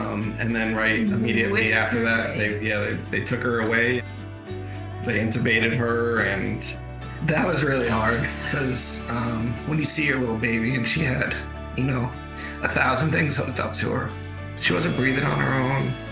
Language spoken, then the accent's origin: English; Baltimore, Maryland, United States; We're from Baltimore, Maryland.